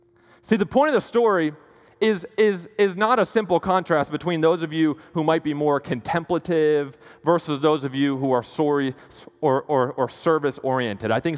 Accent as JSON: {"language": "English", "region": "New Jersey", "country": "United States", "tie": "born or raised there", "said": "You know, growing up in New Jersey, we used to go over grandma's house every single Sunday."}